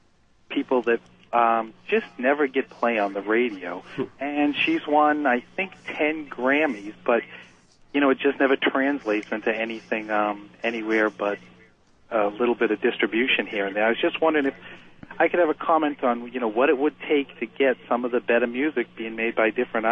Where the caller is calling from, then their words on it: Newfields, New Hampshire, United States; Newfields, New Hampshire.